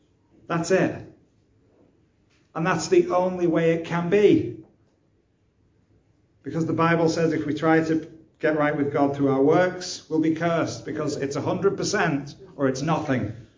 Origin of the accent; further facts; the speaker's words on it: United Kingdom; Or just say it, because we are British after all.